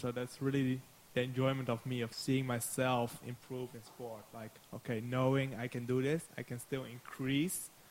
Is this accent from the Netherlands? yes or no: yes; Netherlands; As I'm from the Netherlands, people think I was born on skates.